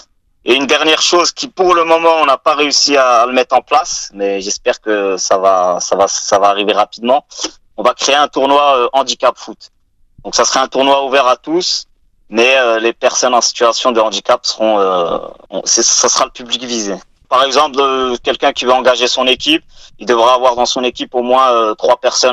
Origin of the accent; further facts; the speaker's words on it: Écuvilly, Hauts-de-France, France; Alors moi, j'ai grandi à Écuvilly